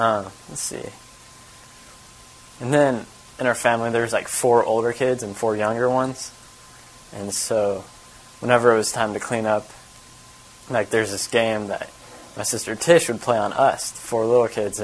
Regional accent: Nebraska, United States; This is like some stories from when I was growing up in Nebraska. There's 8 kids in my family, and I was the youngest.

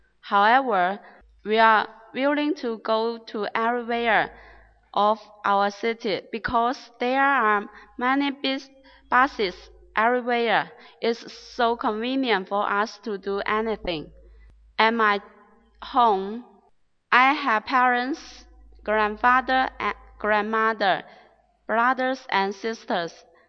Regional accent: Yulin, Guangxi, China; English is a second language; I'm from Xinye Xian, Yulin City, Guangxi. Today, my hometown has changed much recently.

